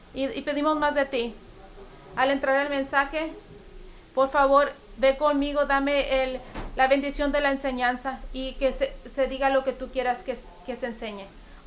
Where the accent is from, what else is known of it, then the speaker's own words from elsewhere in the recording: California, United States; Yo soy originario de fuera de la ciudad. Yo vengo del sur de California. No me odies mucho. He estado viviendo aquí 17 años. Estoy establecido aquí.